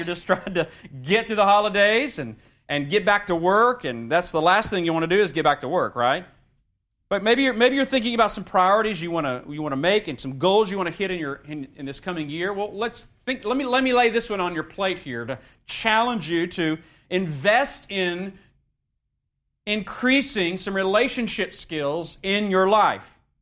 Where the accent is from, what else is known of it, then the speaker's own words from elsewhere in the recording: Texas, United States; I'm from Texas, so this kind of goes with the territory.